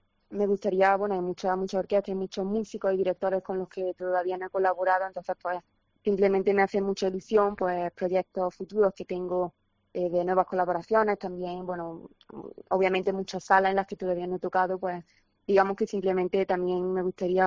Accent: Granada, Andalusia, Spain; me hace muchísima ilusión volver a Granada, volver al festival, a mi tierra.

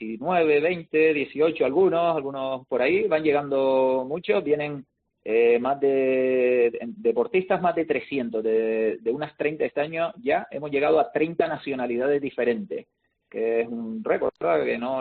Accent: Canary Islands, Spain; Como canario, pues me encantaría que las parejas de aquí, que algunas lleguen lo más alto posible.

